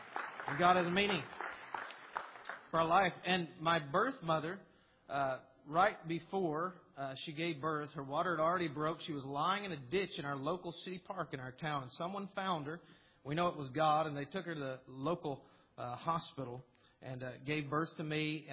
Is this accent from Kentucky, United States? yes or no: no; Newport, Tennessee, United States; born there; I was born in Newport, Tennessee.